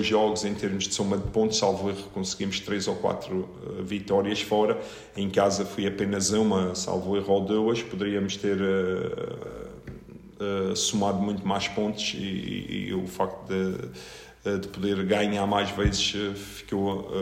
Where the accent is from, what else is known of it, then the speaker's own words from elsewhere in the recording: Madeira, Portugal; Sim, eu acima de tudo sou madeirense